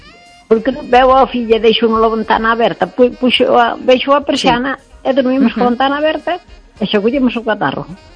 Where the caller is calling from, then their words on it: Arzúa, Galicia, Spain; de Arzúa.